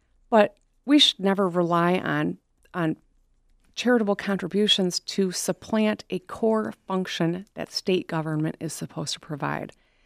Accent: Michigan, United States; because we're all from Michigan and we all have a vested interest in the health of the people of our state

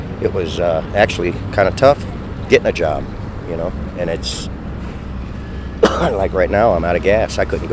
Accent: Ohio, United States; I'm originally from Ohio. I was in the boom in Wyoming, out near Pinedale before all the rigs were here.

